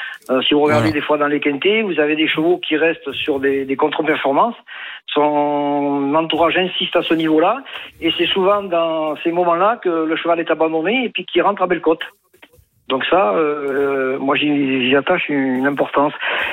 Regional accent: Bordeaux, Nouvelle-Aquitaine, France; Donc, je suis pas de Marseille, mais je suis de Bordeaux.

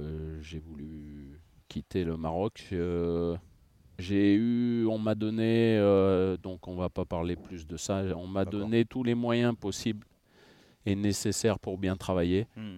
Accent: France; born there; Je suis français, je suis né en France, j'ai un passeport français

